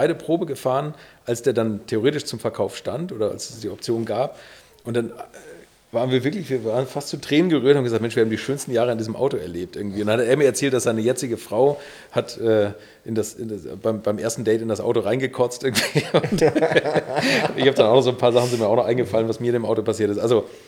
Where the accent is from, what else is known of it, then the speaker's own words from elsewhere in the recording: Bad Segeberg, Schleswig-Holstein, Germany; ich komme aus Bad Segeberg, hier aus der Nähe